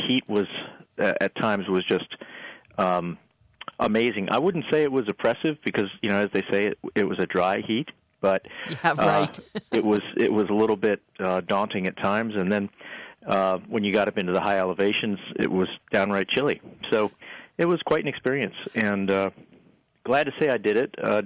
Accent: Pennsylvania, United States; No, I grew up in Pennsylvania, and I moved to Virginia, among other reasons, because I saw a great opportunity for cycling.

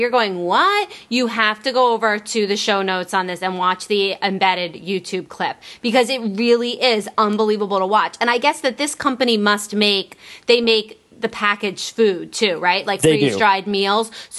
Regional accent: New Jersey, United States; We're from New Jersey. New Jersey people know bocce ball.

